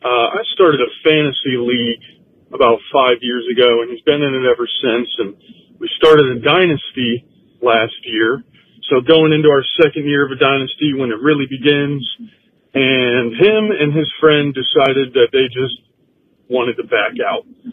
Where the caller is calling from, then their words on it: Gahanna, Ohio, United States; I'm calling from Gahanna.